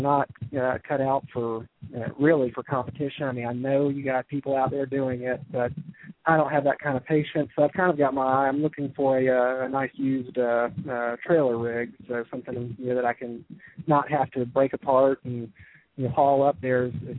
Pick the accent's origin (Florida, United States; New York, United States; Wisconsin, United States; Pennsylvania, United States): Florida, United States; I grew up in Florida but spent summers in North Carolina on my grandmother's farm in eastern North Carolina.